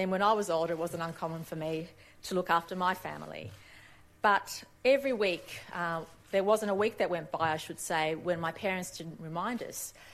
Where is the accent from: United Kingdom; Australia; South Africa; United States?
Australia; Sydney, New South Wales; English is a second language; As my parents were new immigrants, I was born here in Sydney, but when I started school, I couldn't speak English.